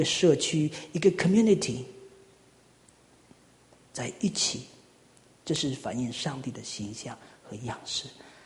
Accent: China; 我们是中国人，而我们是中国的基督徒。

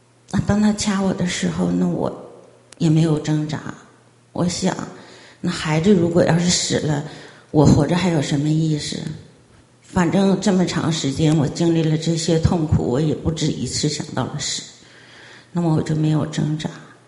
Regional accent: Shenyang, Liaoning, China; 我来自中国辽宁沈阳。

